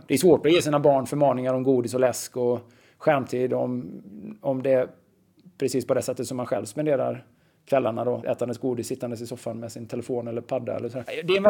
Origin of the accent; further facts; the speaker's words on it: Borås, Västra Götaland County, Sweden; Jag är uppväxt i Stadsparksparet i Borås